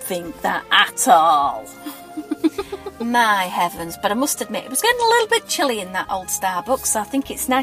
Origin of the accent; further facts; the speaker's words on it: Leeds, Yorkshire and the Humber, United Kingdom; I'm definitely not posh, love. I'm from Leeds.